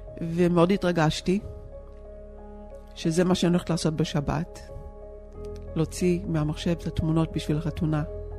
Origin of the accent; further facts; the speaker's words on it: Tzora, Jerusalem District, Israel; אני במקור מקיבוץ צורעה